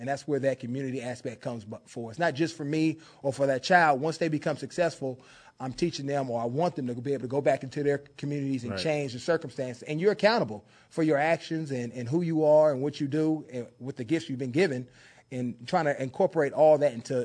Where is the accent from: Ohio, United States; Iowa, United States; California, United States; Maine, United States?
California, United States; Oakland; whether it's in my hometown of Oakland where I grew up or the cities I've played in.